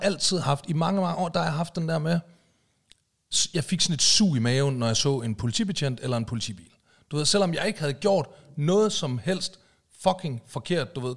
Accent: Aalborg, North Jutland, Denmark; Jamen det var, da jeg var ung balagemager deroppe i Aalborg.

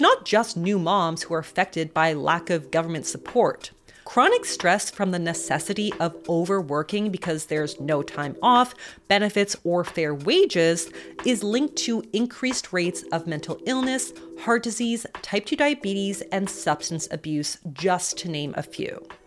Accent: Canada; As a Canadian mom, I truly cannot imagine this being my reality.

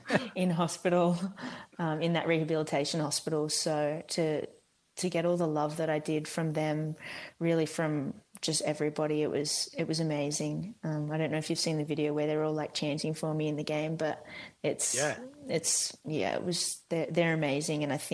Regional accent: Australia; I'm Australian.

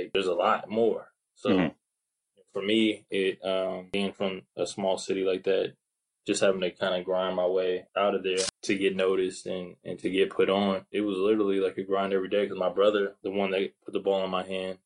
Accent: Seaside, California, United States; from Seaside, California.

